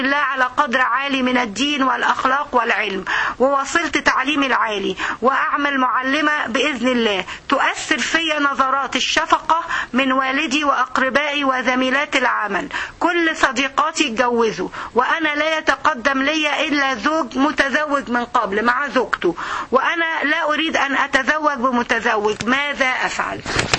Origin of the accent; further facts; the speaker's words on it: Egypt; والألماني عندنا في مصر أعلى دلوقتي شوي